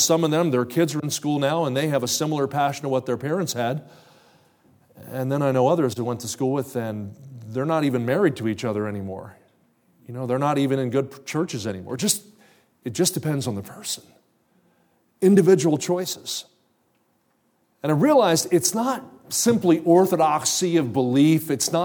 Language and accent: English; New Jersey, United States; I grew up in New Jersey, about 20 minutes across the river from Philadelphia.